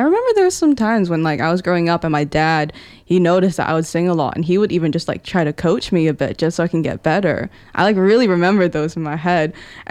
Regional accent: Wellington, New Zealand; first language English; I was born and raised in Wellington, so English is my first language

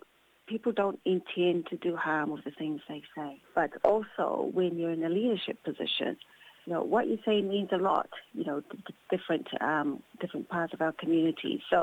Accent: Samoa; now in New Zealand; Myself, I'm from Samoa. I've come from another land.

